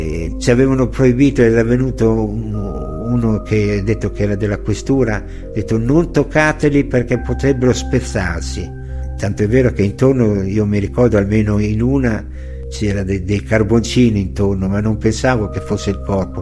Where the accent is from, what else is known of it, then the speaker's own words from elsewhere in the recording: Casalecchio di Reno, Emilia-Romagna, Italy; also born or lived in Sasso Marconi; Dagli 11 anni in poi sono cresciuto a Casalecchio. I primi 11 anni della mia infanzia l'ho fatta a Sasso Marconi